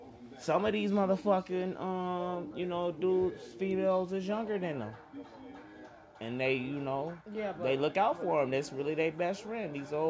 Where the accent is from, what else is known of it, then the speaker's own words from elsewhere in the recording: Phoenix, Arizona, United States; Right now, like, I'm from Phoenix.